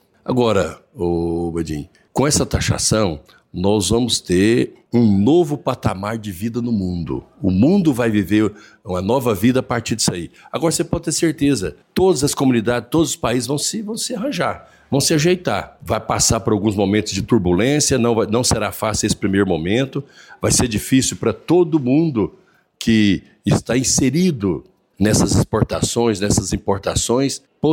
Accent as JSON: {"language": "Portuguese", "region": "Goiás", "country": "Brazil", "said": "E como goiano, eu torço muito para que dê certo"}